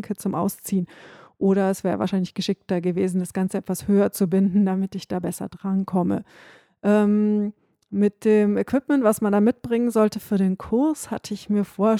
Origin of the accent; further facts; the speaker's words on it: North Rhine-Westphalia, Germany; Da, wo ich aufgewachsen bin in Ostwestfalen, das ist Flachsgegend